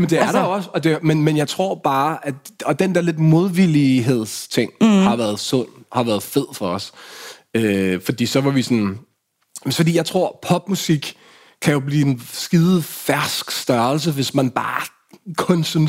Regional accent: Hundige, Zealand, Denmark; Ja, mellem Hundi og Ishøj.

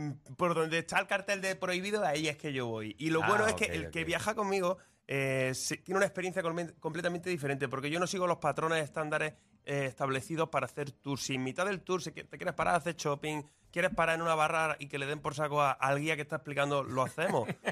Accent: Granada, Andalusia, Spain; yo soy de Granada. yo tiro pa mi tierra.

